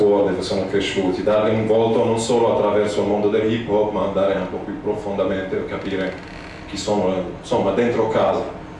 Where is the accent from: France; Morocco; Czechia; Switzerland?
Morocco; Casablanca, Casablanca-Settat; now in Europe; Io vengo cresciuto a Casablanca, in Marocco